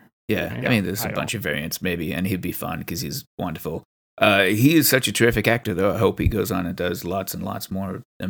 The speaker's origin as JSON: {"language": "English", "country": "Canada", "said": "I mean, I'm Canadian"}